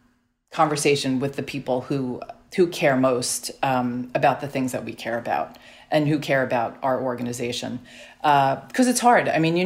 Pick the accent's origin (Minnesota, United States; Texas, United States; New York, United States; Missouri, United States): New York, United States; Staten Island; you teased me for growing up in Staten Island.